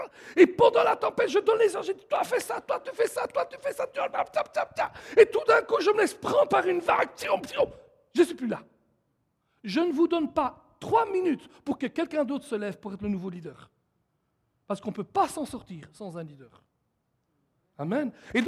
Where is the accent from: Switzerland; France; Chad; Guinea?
Switzerland; Chez nous, en Suisse, probablement pas comme au Canada.